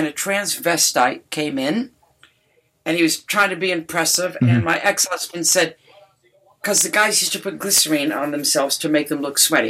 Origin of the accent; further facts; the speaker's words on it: Detroit, Michigan, United States; that was about my hometown and about my upbringing.